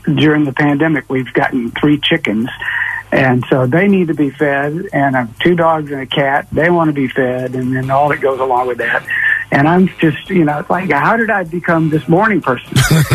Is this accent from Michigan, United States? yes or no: no; Montgomery, Alabama, United States; I went back to my hometown, and at the invitation of some friends that I played with before I left Montgomery